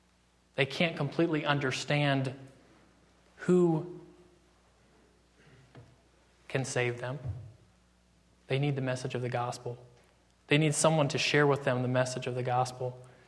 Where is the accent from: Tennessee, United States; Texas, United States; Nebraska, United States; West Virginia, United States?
West Virginia, United States; I grew up in West Virginia. There's nothing like autumn in West Virginia.